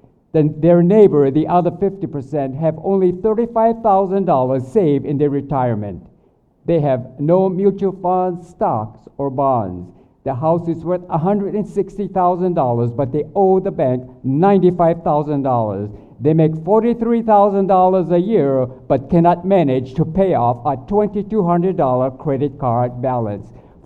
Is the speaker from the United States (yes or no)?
yes; Hilo, Hawaii, United States; also born or lived in California; I consider California my home, even though I was born and raised in Hilo.